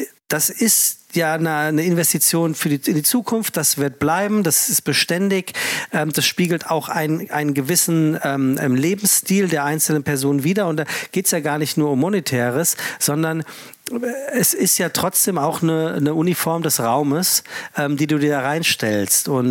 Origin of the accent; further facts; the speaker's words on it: Frankfurt, Hesse, Germany; Frankfurt und zwar Hiptebach, auch nicht in Sachsenhausen, was Triptebach wäre, sondern ich bin waschechte Frankfurter.